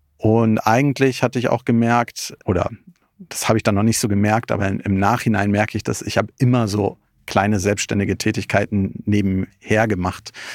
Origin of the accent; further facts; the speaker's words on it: Berlin, Germany; ich bin in Berlin aufgewachsen, bin hier ganz normal zur Schule gegangen, auch im Unternehmerhaushalt.